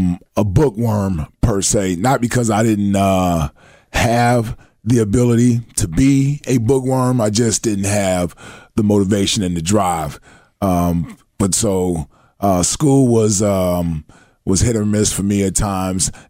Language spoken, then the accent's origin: English; Jacksonville, North Carolina, United States; born there; Jacksonville, North Carolina. My father was in the Marines, so I was born on the Naval Base Camp Lejeune in Jacksonville, North Carolina.